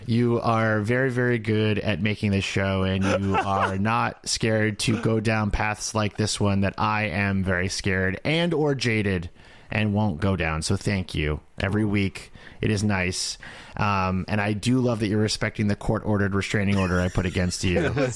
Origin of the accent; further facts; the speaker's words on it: Boston, Massachusetts, United States; I've been told I have resting sarcasm voice, but I'm from Boston. We all have it.